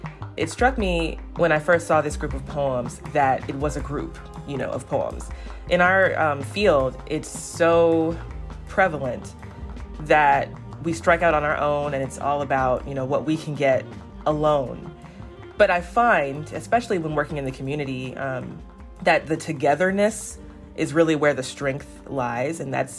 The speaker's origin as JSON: {"language": "English", "region": "Alabama", "country": "United States", "also_born_or_lived": "Florida", "said": "I'm from Alabama. That's where I still live. And I spent 3 years in South Florida for grad school"}